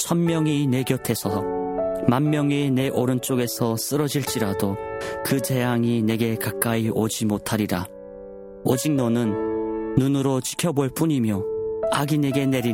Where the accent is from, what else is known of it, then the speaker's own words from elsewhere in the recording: North Korea; 저희 고향 북조선 땅을 위해서도